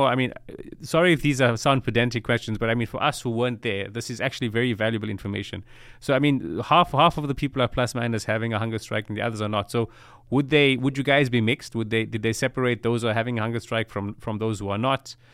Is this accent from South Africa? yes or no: yes; South Africa; I'm South African.